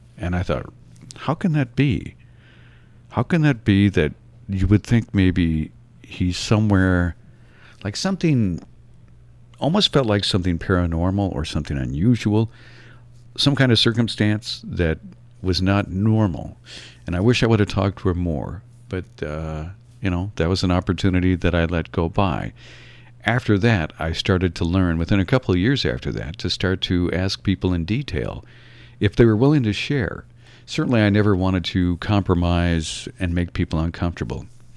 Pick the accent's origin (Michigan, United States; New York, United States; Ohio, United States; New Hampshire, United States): Michigan, United States; Norway; also born or lived in Jackson, United States / Vicksburg, United States; Well, I lived here originally in Upper Michigan, and I grew up in Norway. And I moved away for a couple of years, and I lived down in Jackson and Vicksburg, Mississippi.